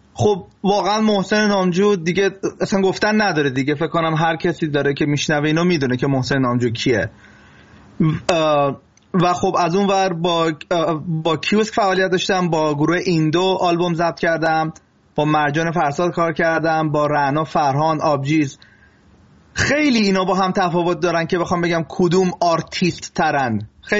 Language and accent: Persian; Iran; moved away; از ایران مهاجرت کردم